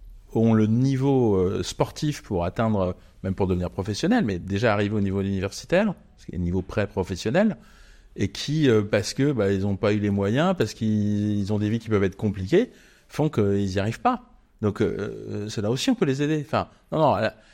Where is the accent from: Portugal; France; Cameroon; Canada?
France; Normandy; Je suis normand d'origine